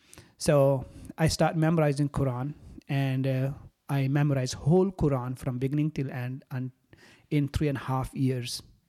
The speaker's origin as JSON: {"language": "English", "country": "Pakistan", "second_language": "English", "said": "I came from Pakistan. It's a beautiful country."}